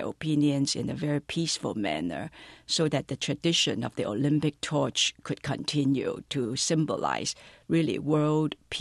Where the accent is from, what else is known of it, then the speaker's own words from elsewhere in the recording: Hong Kong; Yes, born and raised in Hong Kong.